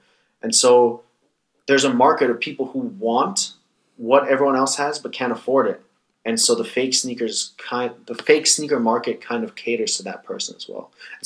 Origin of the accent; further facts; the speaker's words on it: Thailand; When I was growing up in Thailand